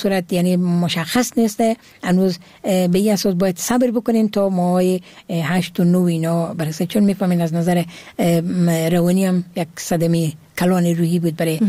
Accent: Herat, Afghanistan; born there; زادگاه من هرات هست

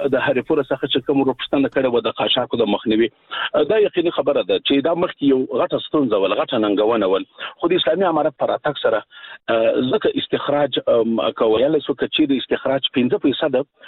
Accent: Afghanistan; موږ ورته متعهد پاتې یو، موږ افغانان یو

